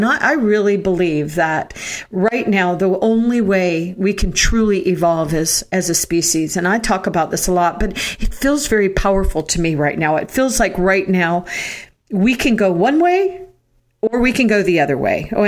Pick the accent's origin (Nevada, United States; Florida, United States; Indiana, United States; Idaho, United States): Florida, United States; I come from a middle class family. We grew up in Florida